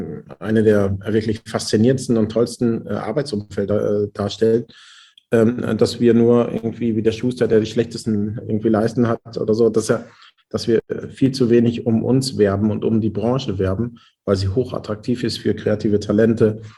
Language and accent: German; Haltern am See, North Rhine-Westphalia, Germany; ich komme ja aus dem Münsterland, aus Haltern am See und bin der Zweitgeborene aus einem elterlichen Bäckereibetrieb.